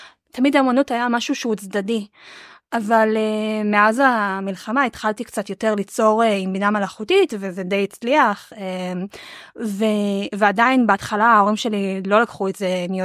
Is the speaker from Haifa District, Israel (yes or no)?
yes; Haifa, Haifa District, Israel; אני ב-32, אני מחיפה